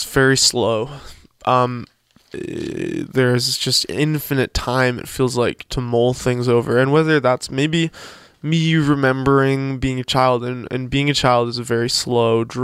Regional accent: Canada; it feels weird to go there as a Canadian

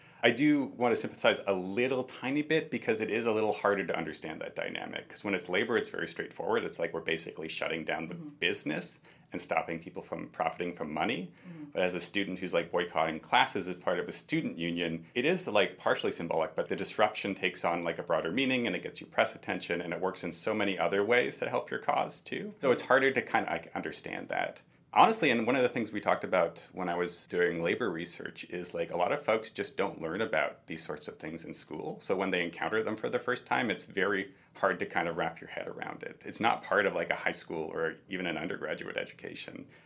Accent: Ontario, Canada; moved away as an adult; So I will say I am from Ontario. I moved here when I was starting the master's about 6 or 7 years ago.

